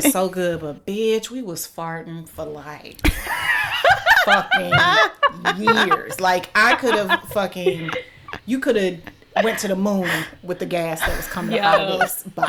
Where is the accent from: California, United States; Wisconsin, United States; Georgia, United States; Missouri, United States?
Missouri, United States; Because it's just, you know, like, I'm from Missouri, from the Midwest. And when you think, when I grew up hearing about Appalachia